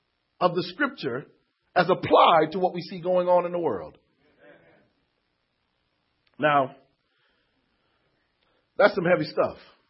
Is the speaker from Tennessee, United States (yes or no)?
no; Connecticut, United States; born there; I am a very patriotic American. I was born in the Constitution State. And in Connecticut, in the Constitution State, you have to understand the Constitution.